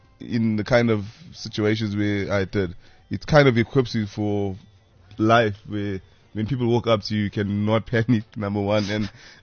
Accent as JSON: {"language": "English", "town": "Durban", "region": "KwaZulu-Natal", "country": "South Africa", "tie": "born or raised there", "said": "I grew up in Durban. Newlands East, specifically in Durban."}